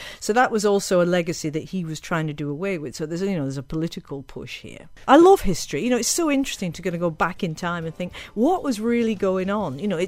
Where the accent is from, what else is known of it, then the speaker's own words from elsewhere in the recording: North West England, United Kingdom; You know, I was brought up in Lancashire. It's my county. I was brought up under the shadow of Pendle Hill, where the witches supposedly lived.